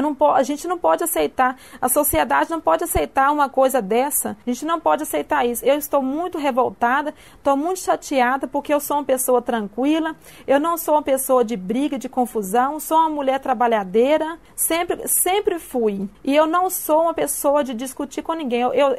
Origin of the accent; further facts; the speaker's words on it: Belo Horizonte, Minas Gerais, Brazil; now in Ubá, Brazil; Eu não tenho familiar dentro da cidade de Ubá, porque eu sou de Belo Horizonte.